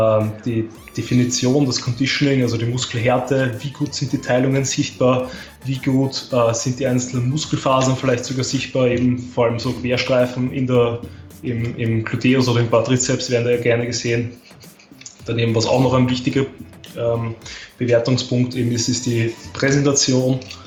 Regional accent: Austria; Also das war eben die Staatsmeisterschaft 2018 bei uns in Österreich.

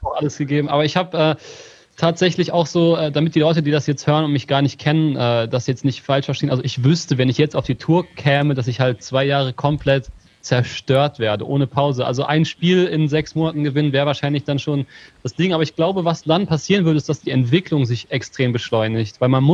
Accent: Hameln, Lower Saxony, Germany; born there; ich bin in Hameln geboren.

